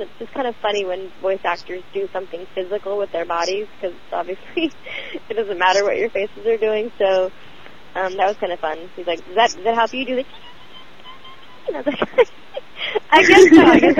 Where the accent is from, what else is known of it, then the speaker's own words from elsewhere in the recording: Toronto, Ontario, Canada; I grew up in Toronto, mm-hmm.